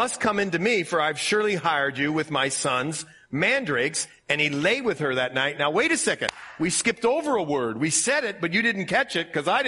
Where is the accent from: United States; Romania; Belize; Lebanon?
United States; Ohio; Reminds me of being a kid in Ohio. We used to go look for mushrooms out in the woods. And people around my hometown would kill for those things if you found them, right?